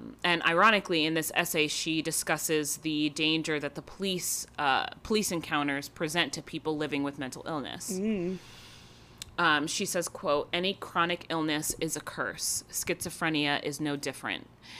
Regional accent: New York, United States; I've never heard of him. And I'm from New York.

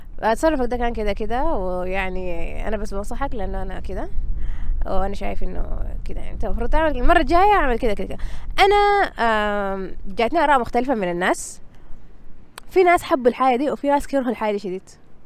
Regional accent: Sudan; فدي حاجة إحنا ما متعودين عليها نهائي كسودانيين

